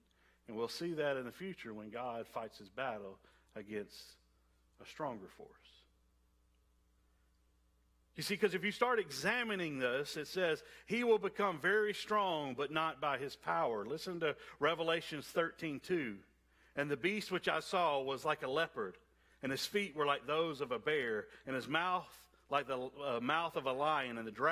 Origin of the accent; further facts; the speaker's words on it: Alabama, United States; Now, I am from South Alabama, and so y'all excuse my pronunciation of the names to come.